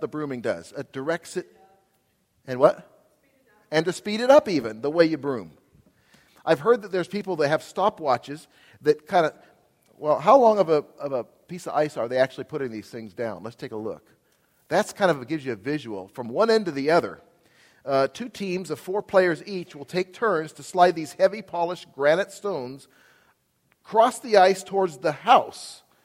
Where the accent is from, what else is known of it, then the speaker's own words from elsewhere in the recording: Auburn, Washington, United States; I grew up in the Northwest in Auburn, Washington, went for 12 years of school at Buena Vista Elementary and Auburn Academy